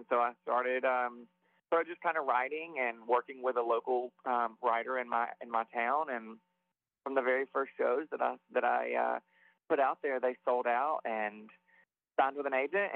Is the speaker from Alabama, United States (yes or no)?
yes; Alabama, United States; I grew up in Alabama as a gay kid in Alabama. I grew up in the projects with an alcoholic mom.